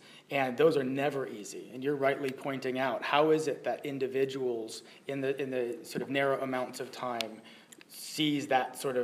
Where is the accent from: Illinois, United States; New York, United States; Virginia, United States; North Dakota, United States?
New York, United States; Yeah, I grew up